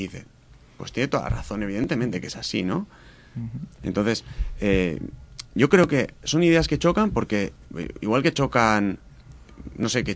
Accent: Bilbao, Basque Country, Spain; Yo creo que por aquí no vamos a ser menos que los alemanes, si somos de Bilbao.

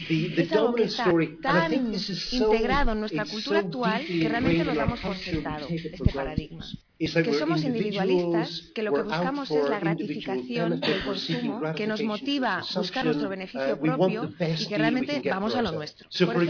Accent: Ireland; Yo soy de Irlanda

